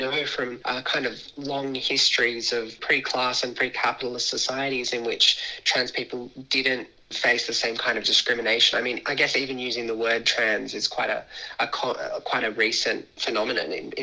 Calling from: Sydney, New South Wales, Australia; I'm coming in from Gadigal country here in Sydney.

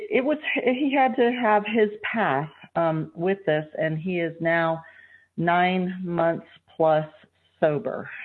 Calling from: North Carolina, United States; I am. I'm calling from North Carolina, where we are in a cloud of pollen here.

